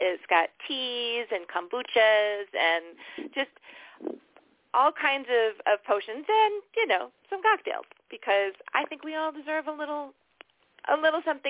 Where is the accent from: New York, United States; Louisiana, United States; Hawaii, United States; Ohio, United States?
Hawaii, United States; Oh, I'm born and raised in Hawaii.